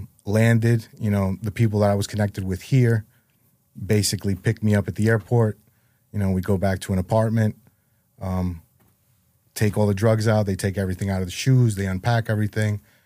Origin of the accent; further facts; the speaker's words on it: New Jersey, United States; So basically, grew up small town in Jersey.